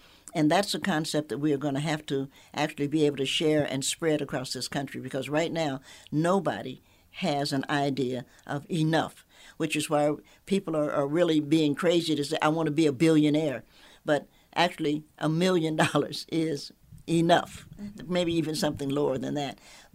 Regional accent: Knoxville, Tennessee, United States; born there; Well, I'm a Knoxvillian by birth, so yes, I am. I don't have any problem with being an Appalachian

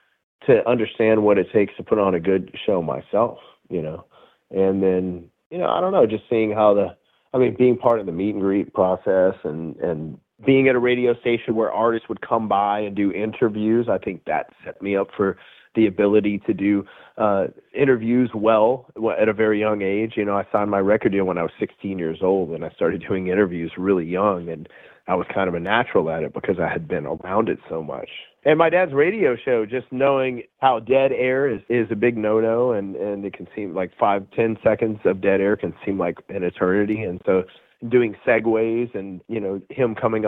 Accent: Shreveport, Louisiana, United States; like the hottest radio stations in my hometown in Shreveport, Louisiana. So, I mean, I grew up going to every concert that came through town

